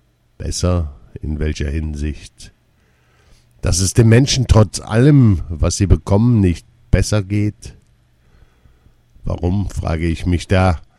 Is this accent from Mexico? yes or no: no; Iraq; Ich selbst bin aus dem Irak, spüre noch immer einige Dinge, die ich erwähnt habe.